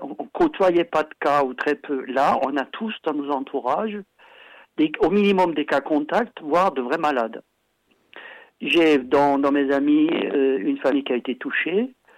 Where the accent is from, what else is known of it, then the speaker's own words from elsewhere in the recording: France; je sais bien qu'on est français, moi aussi d'ailleurs